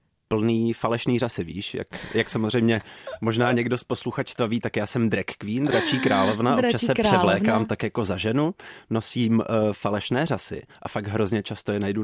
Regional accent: Prague, Czechia; U Apolináře, Praha.

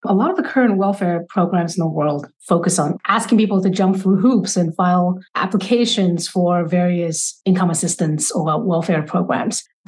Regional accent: China; I grew up in poverty because I was born and raised in China in the 1980s.

